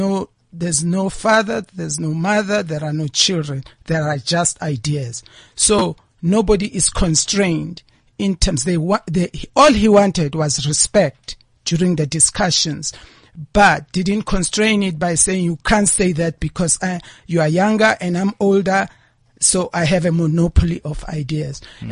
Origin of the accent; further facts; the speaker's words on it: Limpopo, South Africa; also born or lived in Soweto; I was born in Soweto. But my parents shipped us also to our grandparents in Limpopo, where we attended school and ended up in a boarding school in Limpopo.